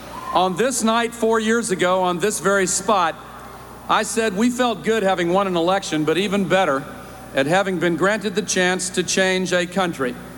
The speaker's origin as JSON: {"language": "English", "region": "Tennessee", "country": "United States", "said": "I would like to thank the people of my home state of Tennessee"}